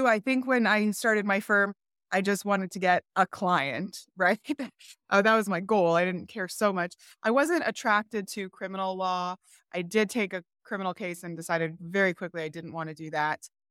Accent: Thousand Oaks, California, United States; also born or lived in Los Angeles County; I grew up for the first 12 years of my life in Los Angeles County. And then I would say for my formative years, right, 12 years up until 18, I lived in Thousand Oaks.

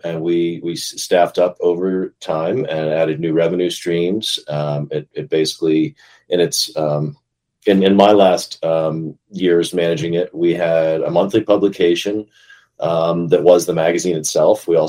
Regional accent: Asheville, North Carolina, United States; Basically, I'm born and raised in Asheville, North Carolina

